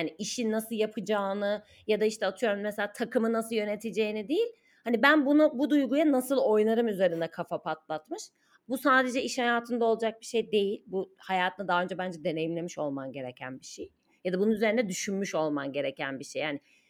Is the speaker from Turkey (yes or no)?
yes; Ankara, Turkey; Ben Ankaralıyım. Bizi dinleyenler zaten bilirler. Ve Ankara mütevaziliğin öğütlendiği yani mütevazi olmayanın sopalandığı bir yerdi ben büyürken.